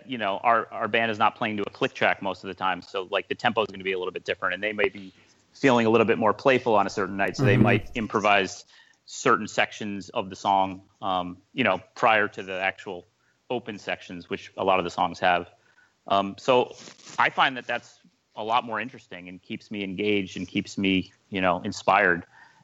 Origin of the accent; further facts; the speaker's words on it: Massachusetts, United States; growing up on Cape Cod, I watched the sunset so many times